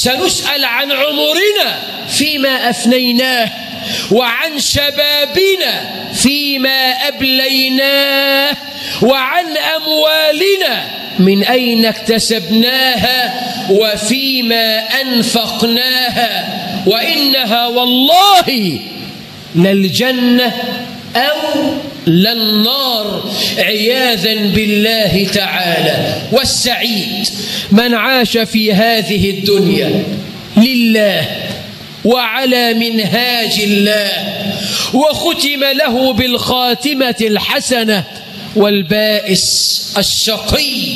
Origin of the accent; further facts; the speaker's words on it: Egypt; يا رب اجعل بلدنا مصر أمنا أمانا